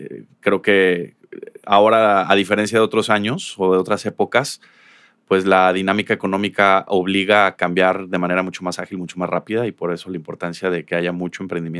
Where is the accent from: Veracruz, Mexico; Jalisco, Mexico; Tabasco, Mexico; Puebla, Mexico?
Jalisco, Mexico; Guadalajara; Uno, por regresar a mi ciudad, a mi entorno. Yo soy originalmente de Guadalajara, mi esposa también.